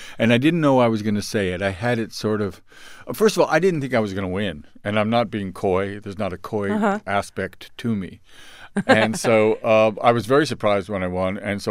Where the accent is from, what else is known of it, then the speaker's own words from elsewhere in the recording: San Francisco, California, United States; I grew up in San Francisco. And a very liberal community.